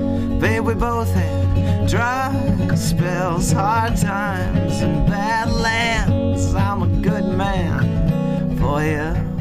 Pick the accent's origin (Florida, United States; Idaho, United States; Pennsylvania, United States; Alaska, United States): Idaho, United States; Moscow; I'm from Moscow, Idaho